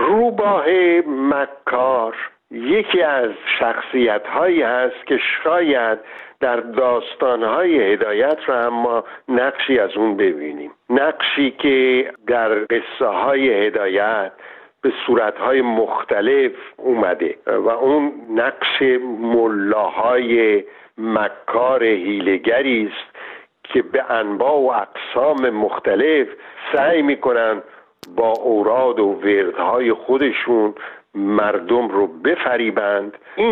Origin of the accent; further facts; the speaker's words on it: Shiraz, Fars, Iran; من شیرازی هستم. خب چون شیرازی هستم طبیعتا تمام خاطرات کودکی من از شهر شیراز و از حافظ و سعدی و غذاهای شیرازی و گلهای شیراز و باغهای شیراز میاد.